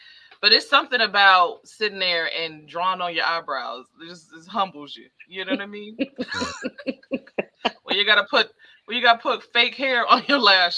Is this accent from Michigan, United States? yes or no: yes; Detroit, Michigan, United States; I'm from Detroit.